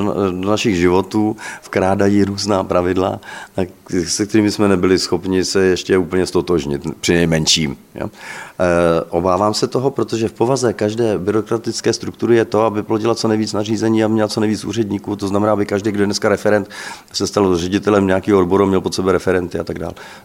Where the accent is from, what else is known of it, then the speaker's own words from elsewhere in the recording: Prague, Czechia; born there; Já jsem se narodil v Praze, úplně v centru Prahy, na Starém Městě